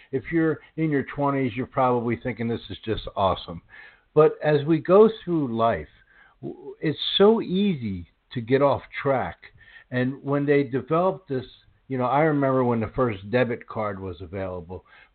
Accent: Pennsylvania, United States; now in Houston, United States; Okay, well, I grew up a little bit on the other side of the mountain in Pennsylvania area, but I've been in Houston no

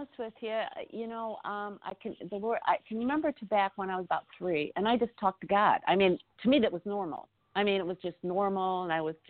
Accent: Indiana, United States; Right now, I am back in Indiana, and I'm originally from Indiana. I'm homegrown Indiana, me and the corn and the basketball.

